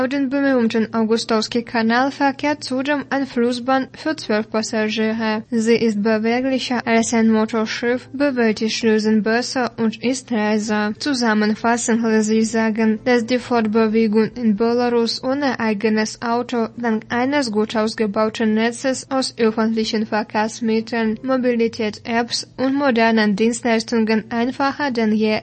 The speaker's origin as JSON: {"language": "German", "town": "Gera", "region": "Thuringia", "country": "Germany", "tie": "born or raised there", "said": "so auch in meiner Heimatstadt Gera."}